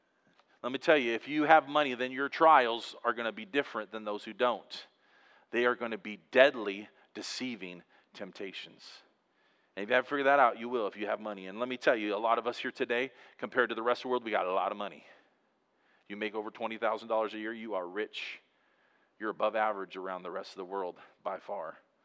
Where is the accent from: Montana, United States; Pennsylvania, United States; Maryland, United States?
Montana, United States; when you heard I was from Montana, you didn't think I knew what I was doing, did you?